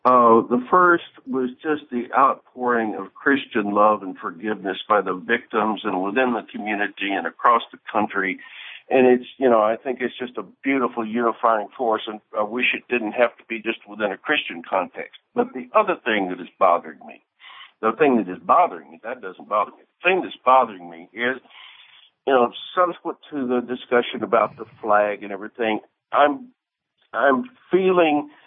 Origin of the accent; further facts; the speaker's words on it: Arkansas, United States; I grew up, I'm almost 70 years old. I grew up in East Arkansas in the 50s.